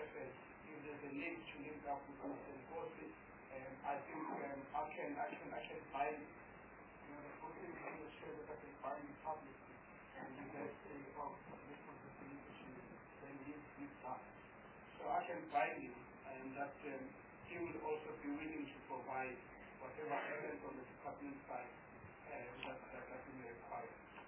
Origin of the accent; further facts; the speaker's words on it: South Africa; We just want assessment of how much we respond as South African parliamentarians to the situation